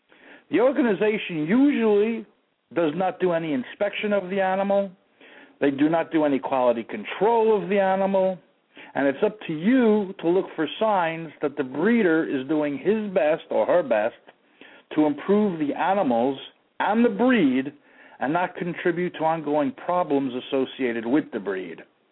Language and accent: English; Jackson Heights, New York, United States; Richard Daynor and I grew up together in Jackson Heights, went to the same school, junior high school, public school